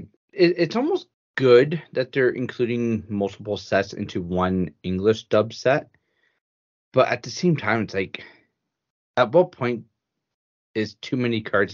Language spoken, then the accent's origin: English; Canada; I'm Canadian. Leave me alone. Mm-hmm. We pronounce things differently up here.